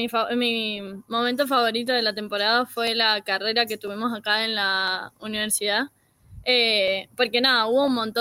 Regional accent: Mendoza, Argentina; now in Tucson, United States; todo el mundo que le digo que soy de Mendoza es lo primero que me dicen.

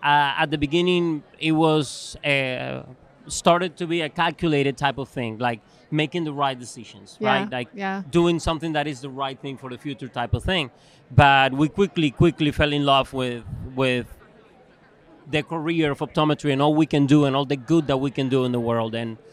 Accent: Cuba; English is a second language; moved away as an adult; now in United States; So when I grew up, I grew up in Cuba. I was born in Cuba, and I lived in there until I was 26 years old.

